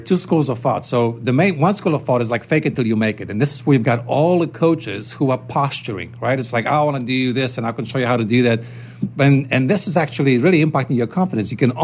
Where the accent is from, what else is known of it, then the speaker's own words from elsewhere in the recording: Poland; English is a second language; moved away; growing up in Poland, maybe it's like because we didn't have the word.